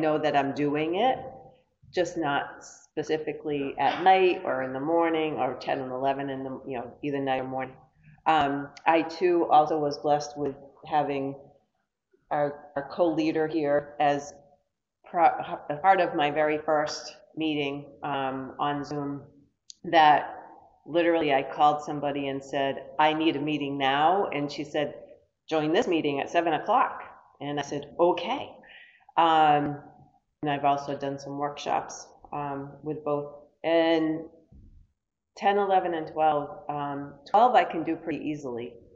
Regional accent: Danielson, Connecticut, United States; And I come from Danielson, Connecticut, so part of the Connecticut crew that's all out here.

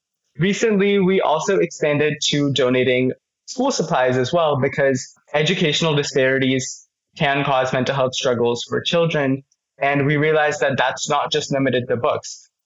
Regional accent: Texas, United States; I was just shocked to learn that there were so many kids out there nationwide, and especially in my home state of Texas, that lacked access to those important reading materials.

